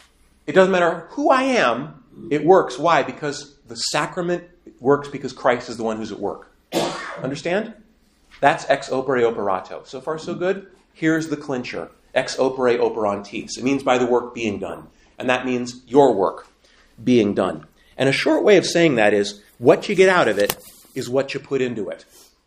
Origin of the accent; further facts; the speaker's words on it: Montana, United States; I grew up in Montana right next to an Indian reservation.